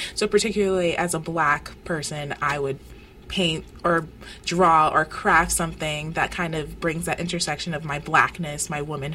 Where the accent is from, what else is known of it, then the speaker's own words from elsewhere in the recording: Florida, United States; for me, I'm from South Florida, so it's a pretty diverse area.